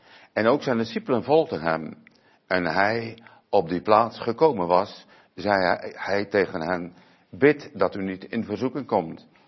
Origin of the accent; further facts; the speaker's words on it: Urk, Flevoland, Netherlands; want ik kom uit Urk en daar woont zeevolk.